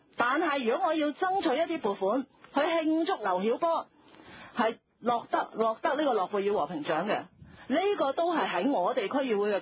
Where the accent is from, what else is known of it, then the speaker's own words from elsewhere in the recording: China; 我話我係中國人啦，所以我都支持搞國慶。